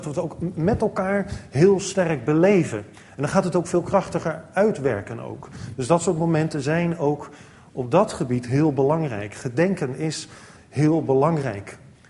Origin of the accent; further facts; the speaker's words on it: Alphen aan de Rijn, South Holland, Netherlands; Ik kom uit het verre Nieuwkoop. Ja, geestelijk gezien misschien wel. Maar lichamelijk kom ik gewoon uit Alphen aan de Rijn. Dus ik woon hier echt niet ver vandaan, een paar honderd meter of zo.